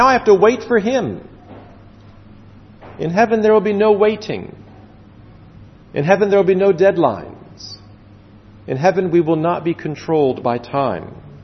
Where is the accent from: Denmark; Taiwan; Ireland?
Taiwan; because I grew up in Taiwan and they were living in the United States